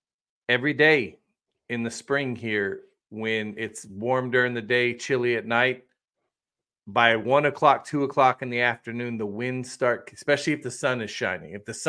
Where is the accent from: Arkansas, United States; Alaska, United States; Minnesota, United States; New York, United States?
Alaska, United States; Adak; that island I grew up on in Alaska, Adak, this little island.